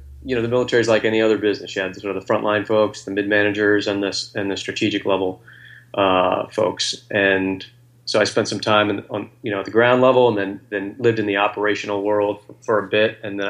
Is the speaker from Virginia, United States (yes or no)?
yes; Virginia, United States; I went through college, the University of Richmond in Virginia. I grew up in Virginia, and then I grew up as an athlete